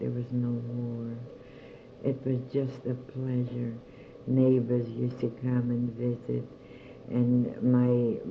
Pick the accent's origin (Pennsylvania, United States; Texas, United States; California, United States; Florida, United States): Pennsylvania, United States; Pittsburgh; And I said, yes, I come from Pittsburgh.